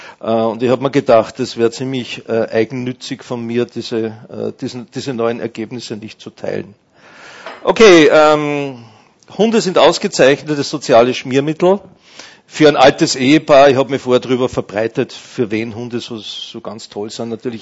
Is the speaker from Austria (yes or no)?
yes; Austria; Als Österreicher bin ich ein Anhänger des Binnen-Eis.